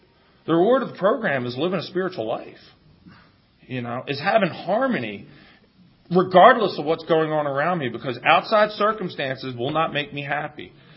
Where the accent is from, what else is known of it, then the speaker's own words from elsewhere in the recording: Philadelphia, Pennsylvania, United States; I'm like, yeah, I'm from Philadelphia.